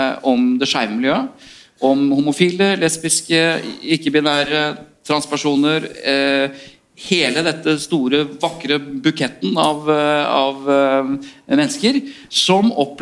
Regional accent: Bergen, Vestland, Norway; Jeg bergenser. Er ikke det liksom, fyller ikke rollen som bergenser en hel kropp og et helt sinn og en hel sjel?

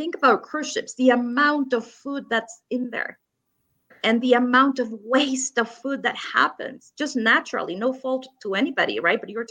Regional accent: Los Angeles, California, United States; Well, right now I'm in Mexico City, but yes, I'm normally from California.

